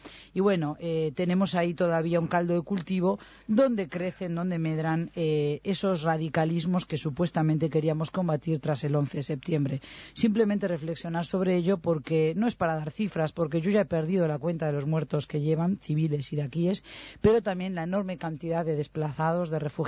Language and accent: Spanish; Spain; Porque también habla mucho de cómo somos los españoles.